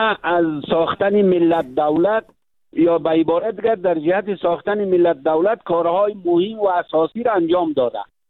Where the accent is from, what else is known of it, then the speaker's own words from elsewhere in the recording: Afghanistan; ما افغانستانیستیم، ما افغان هستیم